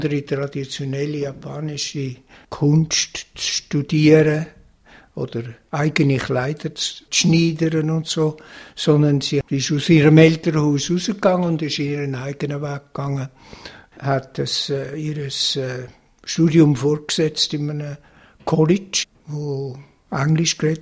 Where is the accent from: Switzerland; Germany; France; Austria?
Switzerland; als Schweizer